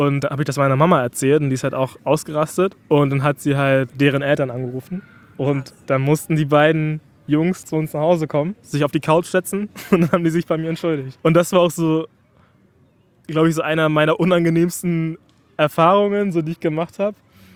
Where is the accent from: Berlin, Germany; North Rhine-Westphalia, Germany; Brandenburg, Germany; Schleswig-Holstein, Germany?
Schleswig-Holstein, Germany; Kiel; ich bin teils, also in der Stadt aufgewachsen, in Kiel, aber auch auf dem Dorf, bei Kiel und war halt voll im Dorfleben dabei.